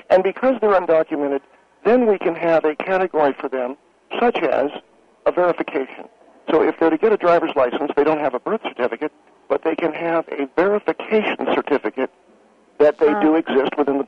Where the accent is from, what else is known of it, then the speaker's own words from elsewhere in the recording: San Francisco, California, United States; I was born and raised in San Francisco.